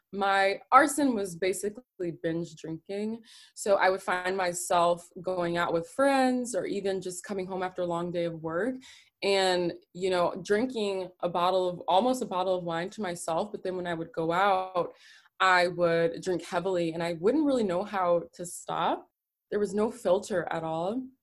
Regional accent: Houston, Texas, United States; moved away as an adult; now in San Diego, United States; I live in San Diego, California. I am originally from Houston. I found my way to California about 3 years ago

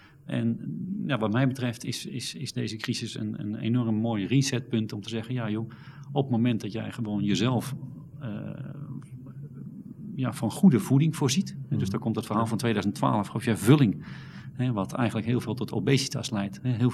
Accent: Netherlands; Aan de andere kant moeten we natuurlijk zeker niet als Nederlander denken dat wij te veel snappen van de drie delen die België is.

